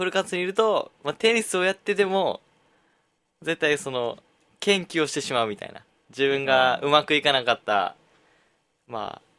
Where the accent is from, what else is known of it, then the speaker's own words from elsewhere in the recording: Nara, Japan; 僕らの奈良、地元の奈良の初の ね今年初の試合なんで